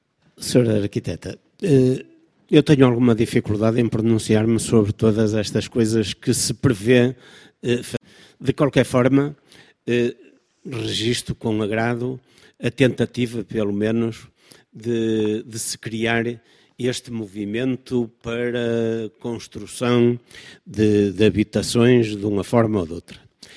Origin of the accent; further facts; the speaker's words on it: Guimarães, Braga, Portugal; porque sou de Guimarães